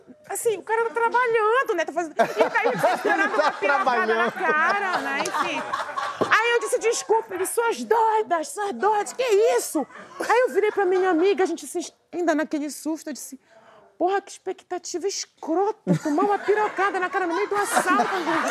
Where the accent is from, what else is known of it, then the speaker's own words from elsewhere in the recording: Belém, Pará, Brazil; now in Rio de Janeiro, Brazil; Eu moro no Rio, mas eu sou de Belém.